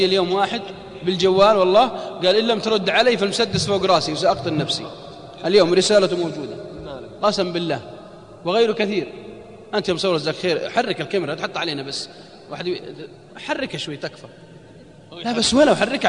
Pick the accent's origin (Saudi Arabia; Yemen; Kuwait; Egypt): Saudi Arabia; Hejaz; ها نسميهم عندنا بالحجاز حونشية